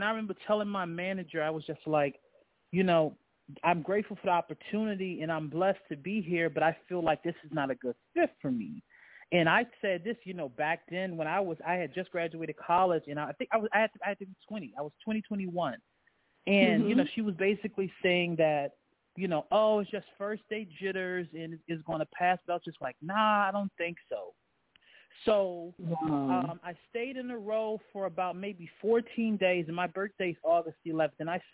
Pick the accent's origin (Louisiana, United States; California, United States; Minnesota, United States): Louisiana, United States; New Orleans; I had wrote my first book called The Weight of New Orleans, basically talking about growing up in New Orleans